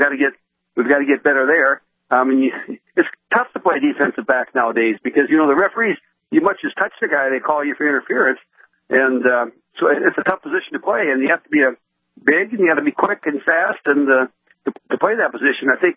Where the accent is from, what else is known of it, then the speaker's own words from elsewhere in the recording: Candu, North Dakota, United States; Well, I think what I remember more than anything else is growing up on the farm, going to a country school, taking horses and a sleigh